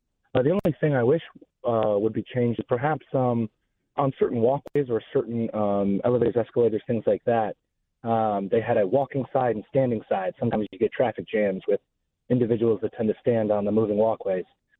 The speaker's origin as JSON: {"language": "English", "region": "Ohio", "country": "United States", "said": "And although I'm not a Chicagoan, I'm originally from Ohio"}